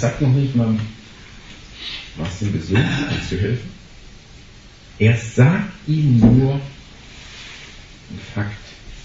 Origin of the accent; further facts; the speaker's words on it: Northern Germany, Germany; Das kann man hier als Norddeutscher nicht so richtig verstehen, weil wir nicht so eine Gastkultur haben.